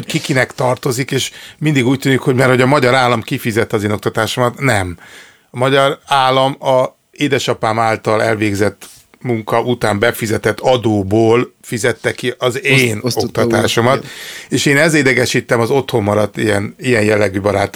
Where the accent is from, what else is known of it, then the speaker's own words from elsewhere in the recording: Mór, Fejér, Hungary; born there; Azért... Móron születtem.